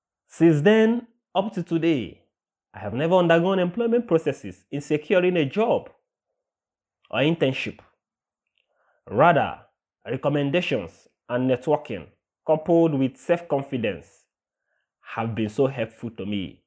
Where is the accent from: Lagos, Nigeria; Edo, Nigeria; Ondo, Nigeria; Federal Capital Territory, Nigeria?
Federal Capital Territory, Nigeria; Abuja; from Abuja, Nigeria, and I will be speaking about youth employment.